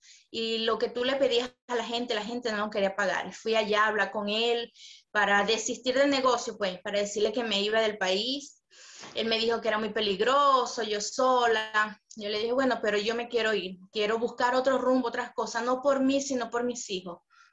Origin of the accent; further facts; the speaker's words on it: Venezuela; now in Campinas, Brazil; ahorita me encuentro en Campinas, São Paulo, centro de Campinas. Soy venezolana, tengo 32 años, madre soltera de 3 niños